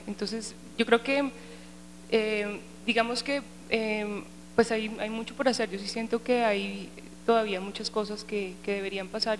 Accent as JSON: {"language": "Spanish", "country": "Colombia", "said": "una persona bien mestiza, porque mi mamá tiene pues como parte indígena y pues como todo lo que somos los colombianos."}